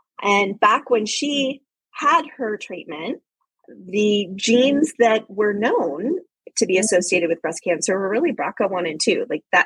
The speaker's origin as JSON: {"language": "English", "region": "Ohio", "country": "United States", "said": "I'm actually originally from Ohio. I think sometimes people forget that I'm from the Midwest"}